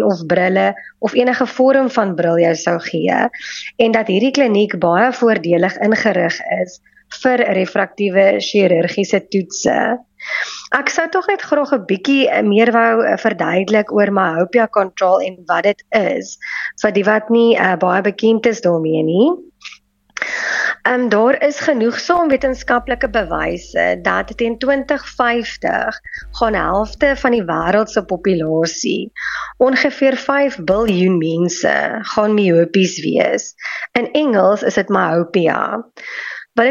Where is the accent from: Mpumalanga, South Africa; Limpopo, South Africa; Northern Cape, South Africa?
Mpumalanga, South Africa; Emalahleni; soos julle weet. Ek is oorspronklik van Mpumalanga, 'n klein dorpie genaamd Emalahleni of Witbank, soos mense dit al beter ken.